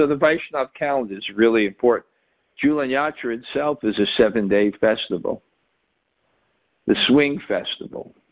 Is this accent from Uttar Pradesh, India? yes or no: yes; Vrindavan, Uttar Pradesh, India; I realize how fortunate I was growing up in Vrindavan.